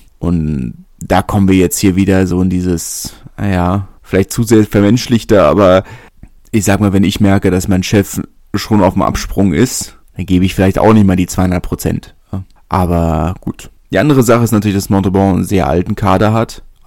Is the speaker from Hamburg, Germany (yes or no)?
no; Berlin, Germany; also born or lived in Narbonne, France; Ich bin Berliner. Ich habe in kleineren Orten gewohnt.